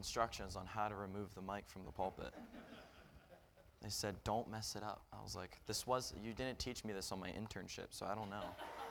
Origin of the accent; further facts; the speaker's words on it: Delaware, United States; I'm from Delaware, so everything's just flat and ocean. That's all Delaware pretty much is.